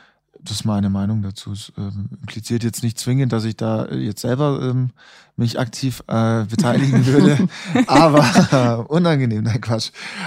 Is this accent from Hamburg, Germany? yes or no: no; Munich, Bavaria, Germany; nach München, wo ich herkomme